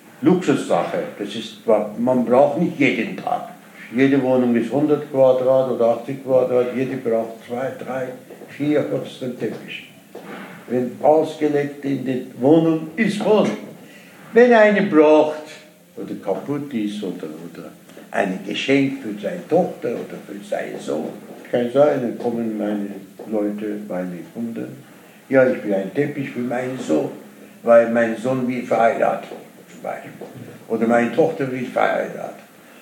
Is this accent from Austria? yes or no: no; Iran; German is a second language; Tebris ist eine Stadt in Persien. Meine Heimat ist sehr bekannt durch die 100 Jahre.